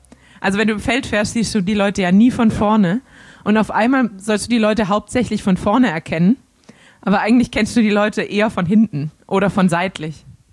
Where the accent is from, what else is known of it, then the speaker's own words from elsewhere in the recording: Baden-Württemberg, Germany; accent: Swabian; Du hast einfach nicht so dieses schon total angepasste Schwäbisch meinerseits